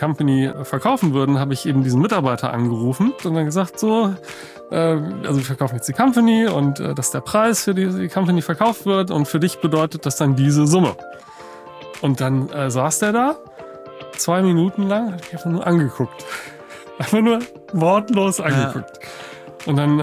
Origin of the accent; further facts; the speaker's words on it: Bonn, North Rhine-Westphalia, Germany; moved away as an adult; now in United States; Ich bin in Bonn geboren. Und in Bonn dann zur Schule gegangen, Abitur gemacht und habe dann in Köln studiert, also BWL studiert. Dann mich irgendwie nach Berlin kurz gezogen